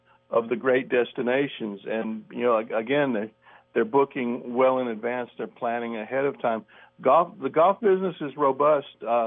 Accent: Puerto Rico; I grew up in Puerto Rico and played golf down there

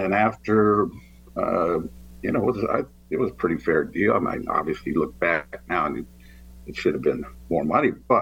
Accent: Pasadena, California, United States; because I was from Pasadena, and so I got to be around that.

